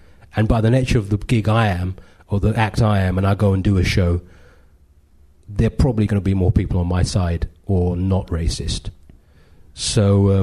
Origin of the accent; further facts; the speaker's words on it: London, United Kingdom; So although I was born in London, that wasn't what was seen.